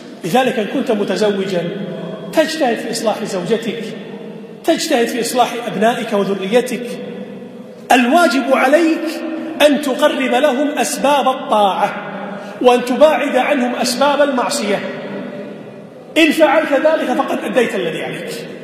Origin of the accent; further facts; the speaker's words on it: Kuwait; ومن الممكن أن نقصر الكلام على بلدنا الكويت